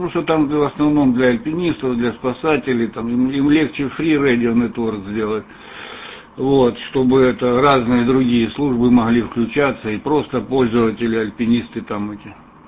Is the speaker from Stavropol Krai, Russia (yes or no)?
yes; Lermontov, Stavropol Krai, Russia; now in Antwerp, Belgium; я из Лермонтова сам. Ну, сейчас я в Антверпене, Бельгия, у меня российский позывной